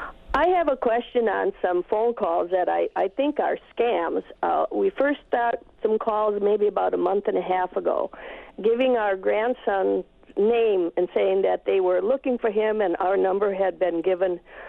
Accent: Wausau, Wisconsin, United States; I'm from Wausau

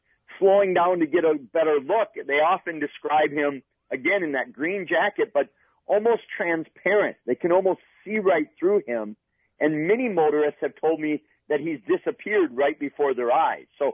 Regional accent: Eau Claire, Wisconsin, United States; I'm heading to one of the first cases I ever investigated right outside of my hometown of Eau Claire

